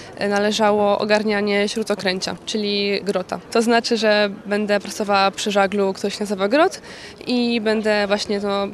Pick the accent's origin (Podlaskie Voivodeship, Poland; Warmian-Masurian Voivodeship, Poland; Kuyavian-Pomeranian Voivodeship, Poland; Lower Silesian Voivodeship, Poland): Warmian-Masurian Voivodeship, Poland; Jestem z Mazur